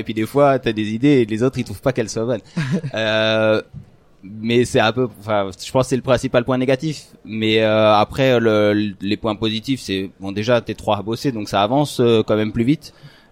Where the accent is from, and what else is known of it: France; also born or lived in Belgium; now in Switzerland